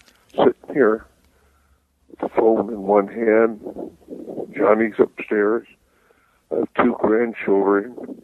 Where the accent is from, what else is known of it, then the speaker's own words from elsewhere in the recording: San Francisco, California, United States; born there; I was born in San Francisco.